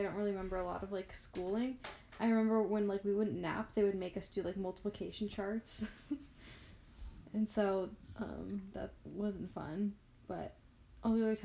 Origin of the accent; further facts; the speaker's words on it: Pasadena, California, United States; also born or lived in La Vergne; I grew up in La Vergne and then in Pasadena, Sierra Madre area.